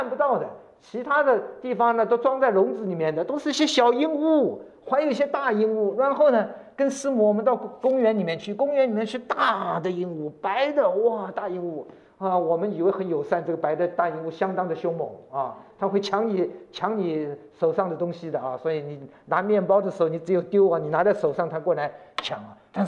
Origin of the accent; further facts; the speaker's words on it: Shanghai, China; born there; 那我1个月就在回到了我的家乡。我是生在上海，所以到上海1个月住在那边。